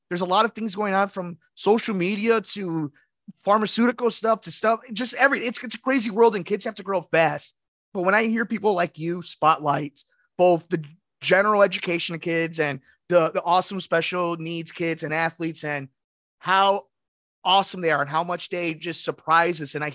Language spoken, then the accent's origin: English; Berwyn, Illinois, United States; Hey, I Berwyn boy myself